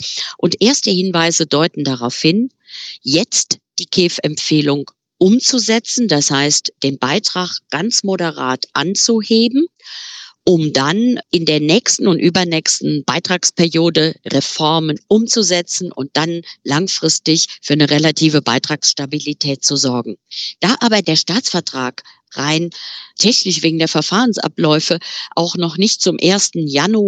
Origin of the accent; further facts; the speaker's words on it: Southwest Germany, Germany; meiner Heimatregion Rheinland-Pfalz und Baden-Württemberg, die gemeinsam den SWR als Hörfunkgebiet haben